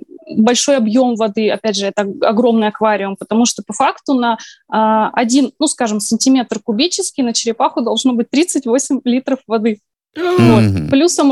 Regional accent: Irkutsk Oblast, Russia; я, если что, иркутский врач, я доктор вообще из Сибири.

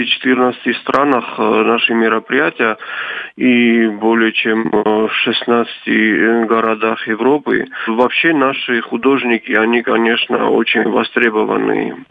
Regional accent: South Ossetia, Georgia; Супруга цхинвальская, так что мы вот полностью из Южной Осетии, и мы с большим удовольствием всегда приезжаем на свою родину.

